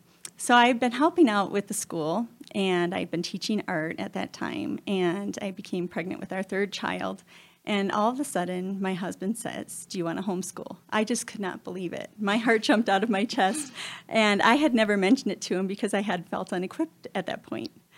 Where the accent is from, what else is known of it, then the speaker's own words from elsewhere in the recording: Wisconsin, United States; Well, I grew up in Wisconsin, and I grew up on a little farm, didn't even know about homeschooling.